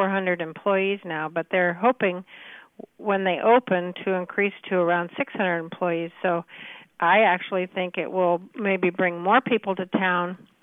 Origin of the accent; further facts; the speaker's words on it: Fort Madison, Iowa, United States; since I've been born and raised in Fort Madison and I've sold real estate here for 37 years